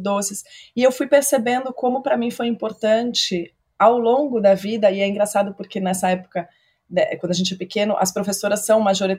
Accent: São Paulo, Brazil; now in Rio de Janeiro, Brazil; eu moro no Rio, mas eu sou de São Paulo

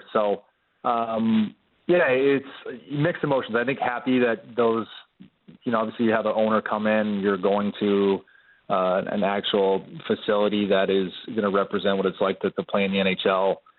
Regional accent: Maple Ridge, British Columbia, Canada; I grew up playing in Camille Arena in Maple Ridge, BC.

